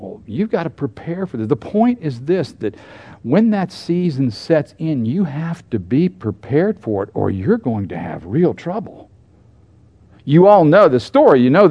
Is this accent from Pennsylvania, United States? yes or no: yes; Pennsylvania, United States; I grew up in Pennsylvania. I know about winter.